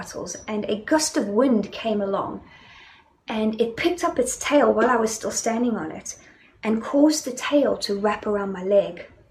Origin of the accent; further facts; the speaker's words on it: Johannesburg, Gauteng, South Africa; you know I'm from South Africa. And as a child, I grew up in Johannesburg.